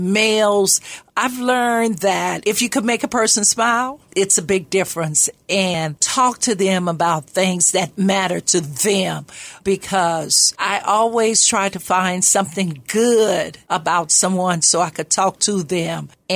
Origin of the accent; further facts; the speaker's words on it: New Orleans, Louisiana, United States; now in St. Louis, United States; And as I grew up in New Orleans, I noticed that racism was very forward.